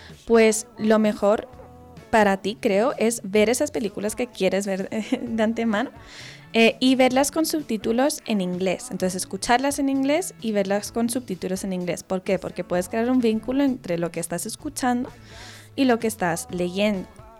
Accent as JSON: {"language": "Spanish", "country": "Spain", "tie": "born or raised there", "said": "tiene muchos elementos que me recuerdan a mi país natal, a España, pero también con toques muy colombianos."}